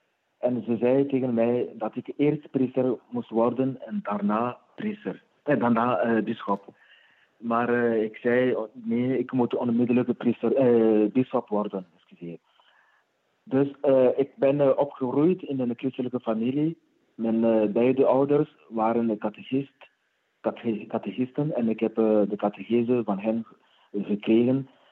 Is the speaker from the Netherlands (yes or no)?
no; Benin; now in Waregem, Belgium; Ik ben 38. Ik ben afkomstig uit Benin. Dat ligt in West-Afrika, tussen Togo en Nigeria. Ik ben diaken.